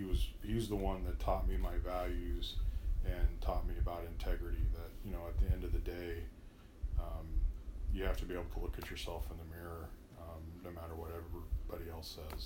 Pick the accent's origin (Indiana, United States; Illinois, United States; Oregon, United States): Illinois, United States; Danville; I grew up in Danville, Illinois.